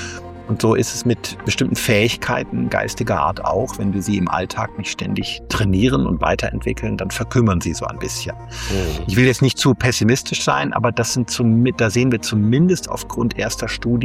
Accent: Rhineland, Germany; da bin ich als Rheinländer immer sehr optimistisch.

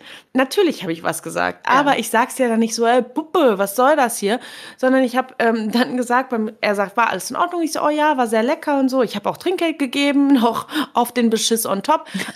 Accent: Germany; accent: German; mit meinem deutschen Akzent.

